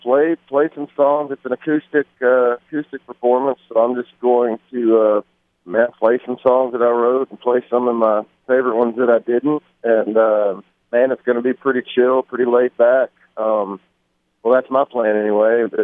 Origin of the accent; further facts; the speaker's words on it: Monticello, Arkansas, United States; Yeah. I grew up in Monticello, but you know, my grandparents and aunts and uncles all live at on his side of the family live in Dequeen, so.